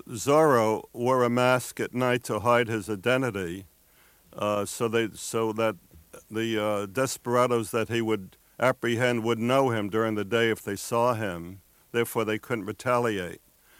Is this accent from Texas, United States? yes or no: no; New York City, New York, United States; born or raised there